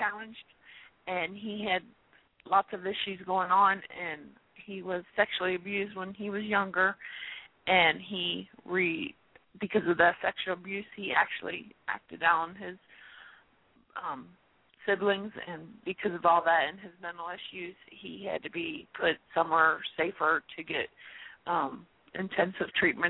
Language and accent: English; Ohio, United States; also born or lived in Cynthiana, Kentucky; I'm from Kentucky, Cynthiana, Kentucky, born and raised in Ohio where my son was at.